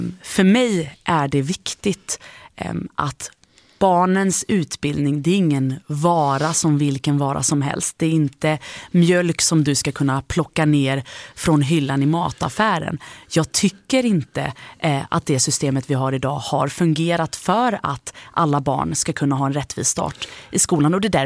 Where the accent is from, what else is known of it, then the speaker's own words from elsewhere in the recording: Sweden; also born or lived in Germany; Jag är född i Tyskland men uppvuxen i Sverige.